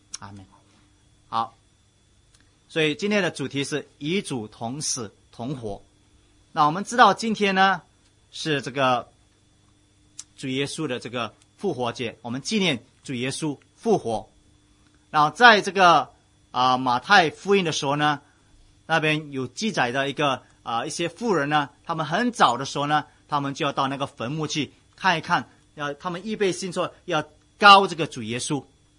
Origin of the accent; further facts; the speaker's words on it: China; 我们中国人，我们有这样子的一个传说